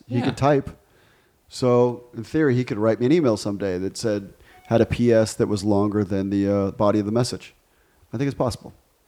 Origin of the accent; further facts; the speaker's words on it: Ecuador; Listen, man, I grew up in Ecuador where there was very limited marketing in the 80s